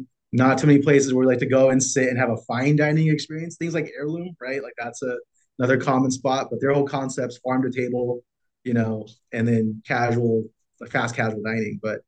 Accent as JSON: {"language": "English", "town": "Fresno", "region": "California", "country": "United States", "tie": "born or raised there", "said": "But I mean, growing up in Fresno, there's a few nice restaurants."}